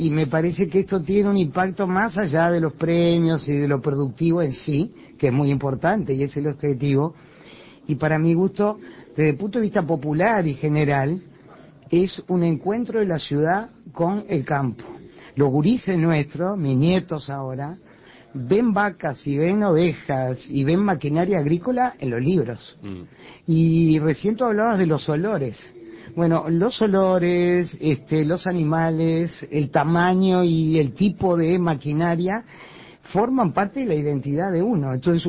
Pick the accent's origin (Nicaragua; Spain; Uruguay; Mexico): Uruguay; Montevideo; soy del Prado, vivía acá cerca, a unas cuadras, y además era estudiante del Liceo Bauzá